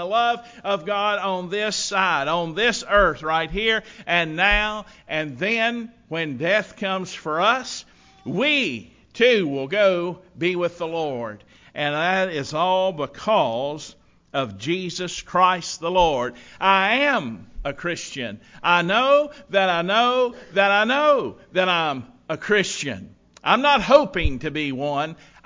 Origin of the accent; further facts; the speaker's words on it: United States; I know I'm an American, so I don't have to hope to be an American. I am an American, right? I live here. I'm an American.